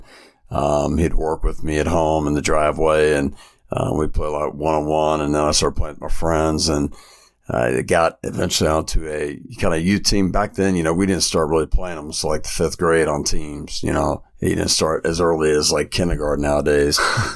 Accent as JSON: {"language": "English", "town": "Kansas City", "region": "Missouri", "country": "United States", "said": "And I kind of got into the basketball side because I'm from Kansas City."}